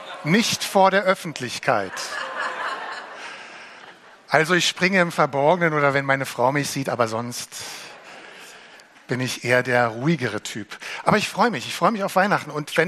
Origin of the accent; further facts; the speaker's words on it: East Germany, Germany; Die Stimmung im Ostteil unseres Landes, ich komme aus dem Osten, macht mir Angst.